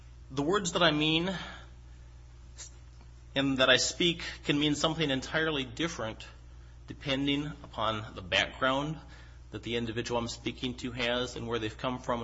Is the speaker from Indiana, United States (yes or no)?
no; Michigan, United States; also born or lived in West Coast; I was raised in Michigan, and it's my opinion that people in Michigan speak pure English and don't have any accents.